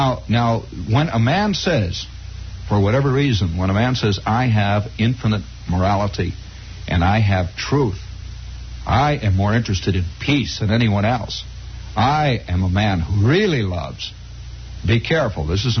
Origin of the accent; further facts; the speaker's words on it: United States; Another thing I'm fascinated, too, by, as an American